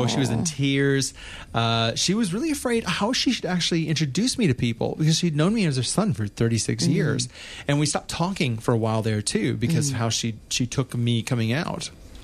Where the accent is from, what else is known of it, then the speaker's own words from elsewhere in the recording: St. Louis, Missouri, United States; now in Australia; well, I'm from St. Louis originally, but I live in Australia.